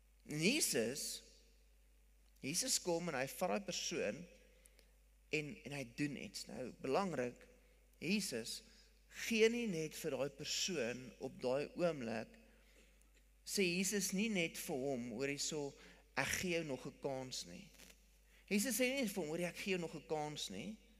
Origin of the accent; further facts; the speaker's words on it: Pretoria, Gauteng, South Africa; ek kom van Pretoria af.